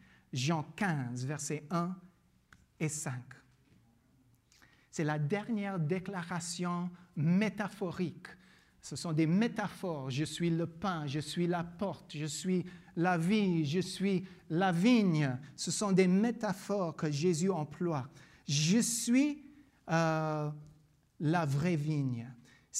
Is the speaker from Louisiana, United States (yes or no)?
yes; Louisiana, United States; French is a second language; moved away as an adult; now in Belgium; Il a entendu mon accent. Il me dit, tu viens d'où? Je dis, je viens de la Louisiane, aux États-Unis.